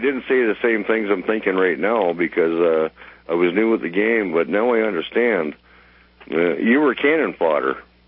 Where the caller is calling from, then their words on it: Canada; the now I'm calling from Canada. Now we have hate crimes laws here in Canada